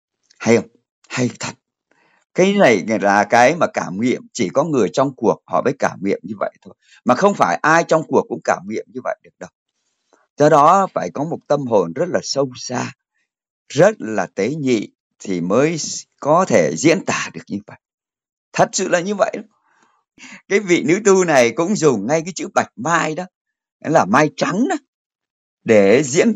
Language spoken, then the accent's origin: Vietnamese; Hanoi, Vietnam; Em là người Hà Nội đây, em đã sống qua bốn mùa ở Hà Nội.